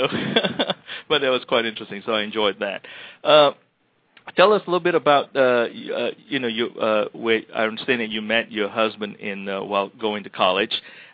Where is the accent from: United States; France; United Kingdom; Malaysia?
Malaysia; growing up in Malaysia with my mom in Malaysia